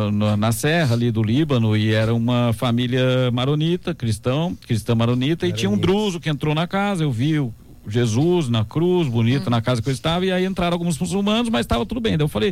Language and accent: Portuguese; Brazil; Eu falei, não, não, eu sou brasileiro.